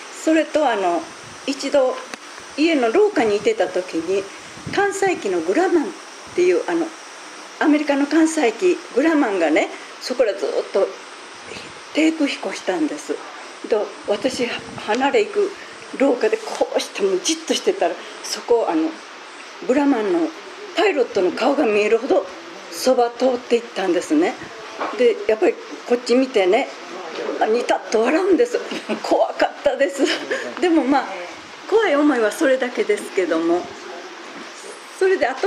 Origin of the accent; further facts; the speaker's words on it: Osaka, Japan; 生まれ育ちは大阪市なんですけど、大阪市の北区なんですけども、父が軍需工しておりましてね、それで危ないからっていうので富田林の西郡っていうところに疎開したんです。